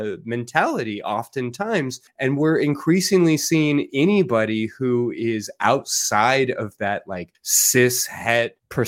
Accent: Texas, United States; Like, I refuse to accept your resignation as a Texan.

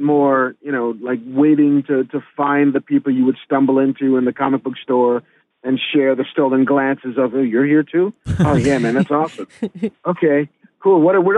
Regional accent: Bronx, New York, United States; You know, I grew up in the Bronx in the 70s, and most of the kids on my block, you know, looked a little bit like me

